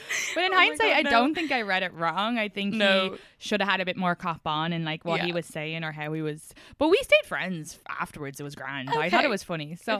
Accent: Ireland; So maybe sometimes as Irish women, we don't give these nice American guys a chance.

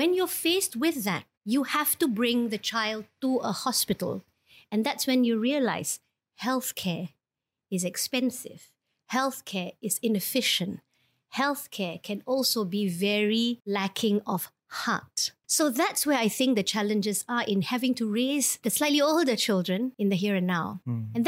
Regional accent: Singapore; born there; Well, I was born in Singapore.

